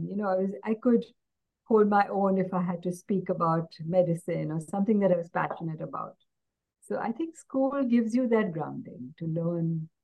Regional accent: Mumbai, Maharashtra, India; I grew up in Mumbai, and it was in what we call the Queen's Necklace. It's called Marine Drive, and it was Art Deco building in the 1960s

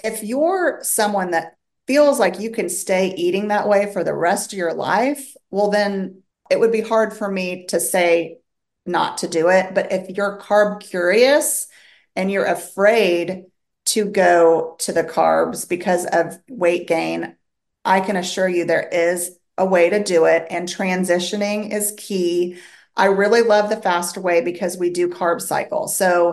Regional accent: Wichita, Kansas, United States; I am from Wichita, Kansas, where it's cold and windy today.

